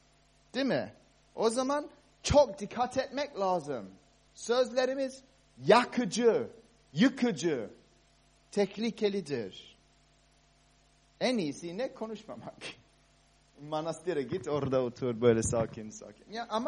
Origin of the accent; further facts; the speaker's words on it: Cyprus; Ben Kıbrıs'ta büyüdüm biliyorsunuz ve Kıbrıs'ta çok kuru ya, çok az yağmur yağıyor.